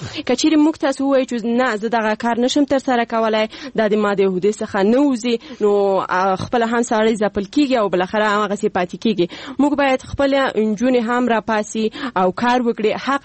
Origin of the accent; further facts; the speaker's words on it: Paktia, Afghanistan; زه د پکتیا د دې یو ولسوالیم چې اصلا الته د انجونو د لپاره هیڅ کوانځای نشته،